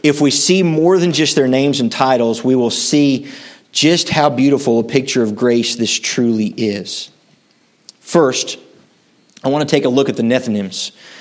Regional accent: West Virginia, United States; now in Ohio, United States; When my wife and I grew up in West Virginia, she grew up in Kentucky, and God saw fit to have two hillbillies come together and move to the Buckeye State.

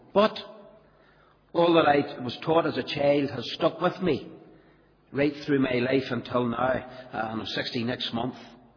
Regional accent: Belfast, Northern Ireland, United Kingdom; I come from East Belfast. You know I'm not from Ballymena by my accent. I come from the East, and I came from a little street called Templemore Street that runs from the Albert Bridge Road right through to the Bearsbridge Road.

